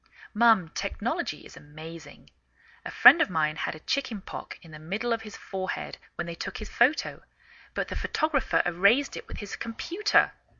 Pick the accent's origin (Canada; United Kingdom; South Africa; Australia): United Kingdom; England; now in United States